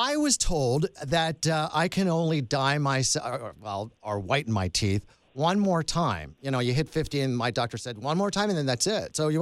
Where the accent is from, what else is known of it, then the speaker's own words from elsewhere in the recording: York, Pennsylvania, United States; I'm from York, Pennsylvania, so we could never make up our minds whether we were Steelers or Eagles.